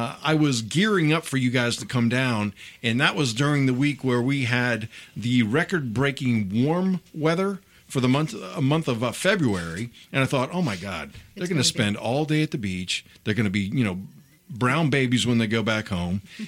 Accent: Richmond, Virginia, United States; And we grew up together in Richmond, Virginia. We went to high school together.

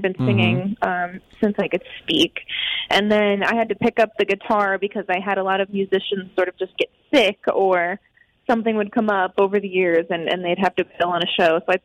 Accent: Binghamton, New York, United States; I'm currently in Thornwood, New York, right next to Pleasantville, but I grew up in Binghamton.

